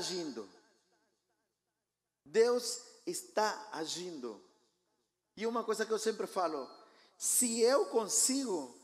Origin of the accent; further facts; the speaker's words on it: Argentina; Portuguese is a second language; now in Pato Branco, Brazil; Eu sou argentino, tenho 49 anos, sou casado, tenho dois filhinhos maravilhosos, moro na cidade de Pato Branco